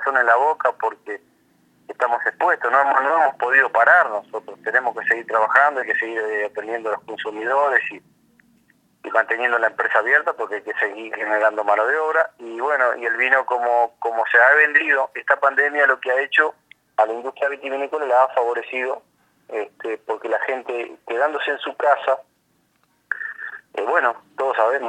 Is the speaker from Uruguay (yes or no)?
yes; Uruguay; como los uruguayos, viste que somos siempre de llegar a último momento